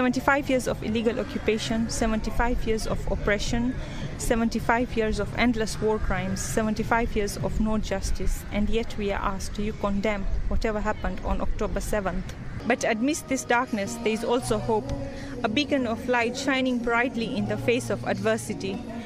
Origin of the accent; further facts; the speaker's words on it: Mombasa, Mombasa County, Kenya; and I'm from Kenya and Palestine, Mombasa.